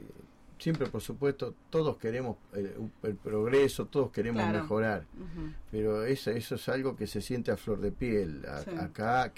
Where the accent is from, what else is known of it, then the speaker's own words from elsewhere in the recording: Buenos Aires Province, Argentina; a mí me recuerda mucho mi pueblo, en la provincia de Buenos Aires.